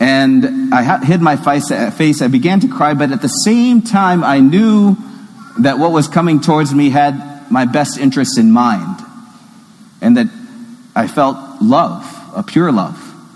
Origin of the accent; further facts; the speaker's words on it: Columbia, Missouri, United States; I grew up in Columbia, Missouri, and our parish did not have any Eucharistic adoration.